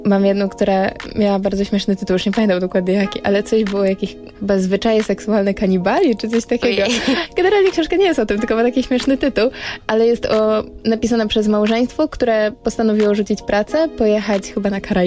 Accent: Pomeranian Voivodeship, Poland; ja pochodzę z Trójmiasta i tam widziałam właśnie, głównie właśnie tak wiosną, latem, że stoją czasem takie regały po prostu na ulicy.

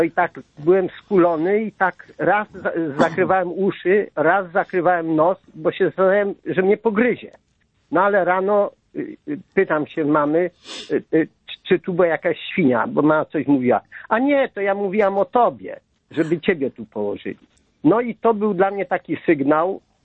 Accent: Toruń, Kuyavian-Pomeranian Voivodeship, Poland; Ja jestem z Torunia

